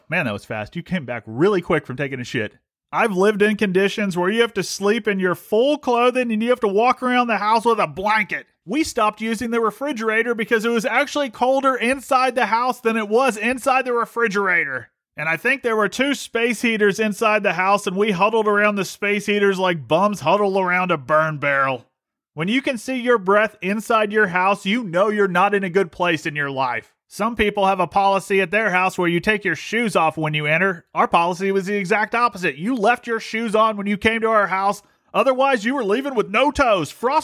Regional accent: Ohio, United States; Well, let's see. I grew up in Ohio. I've lived poor part of my life.

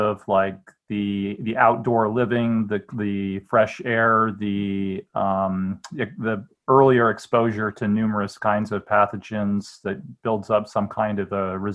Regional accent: Zimbabwe; when I was a kid growing up in Zimbabwe

